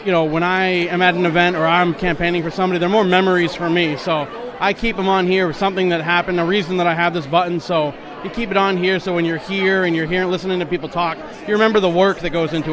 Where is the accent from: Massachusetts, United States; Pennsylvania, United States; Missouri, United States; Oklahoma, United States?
Massachusetts, United States; Lawrence; I'm from Lawrence, Massachusetts.